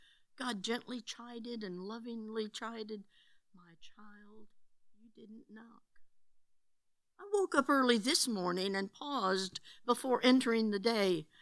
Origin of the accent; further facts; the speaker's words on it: Michigan, United States; One of my fondest memories from growing up in Michigan was that of going to many gospel meetings within a 100-mile radius of Battle Creek.